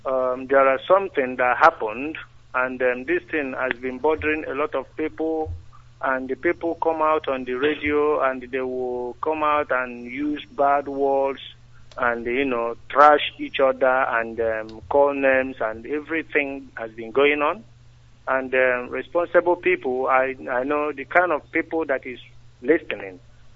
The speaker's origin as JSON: {"language": "English", "region": "Abia", "country": "Nigeria", "second_language": "English", "lives_now": "Watford, United Kingdom", "said": "calling from UK here, Watford … I come from Abia State in Biafra land."}